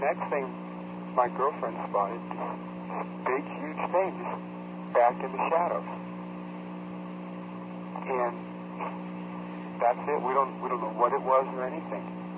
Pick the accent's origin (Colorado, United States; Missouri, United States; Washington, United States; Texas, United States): Colorado, United States; Okay, well, I'm from Colorado.